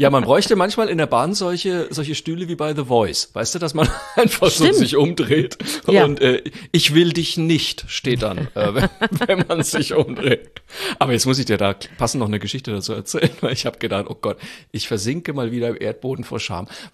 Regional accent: Bavaria, Germany; ich bin ja Franke

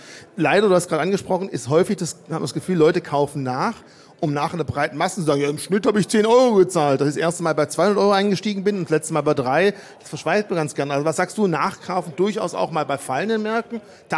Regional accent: Baden-Württemberg, Germany; Ja, ich als Schwabe, dann sind die Schwaben geizig

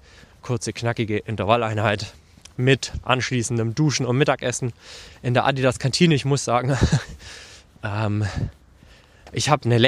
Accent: Herrenberg, Baden-Württemberg, Germany; ich nehme hier mitten auf der Straße auf und gehe durch meine Heimatstadt Herrenberg

